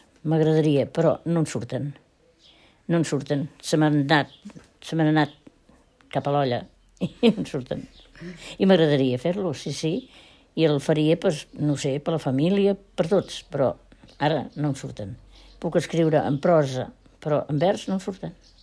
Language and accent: Catalan; Poboleda, Catalonia, Spain; also born or lived in Barcelona; Jo tenia 5 anys que vaig venir aquí a Poboleda. I vaig venir aquí a Poboleda perquè aquí em sembla que també ho preguntareu, perquè vaig venir cap aquí, doncs perquè llavors va estar allà la guerra.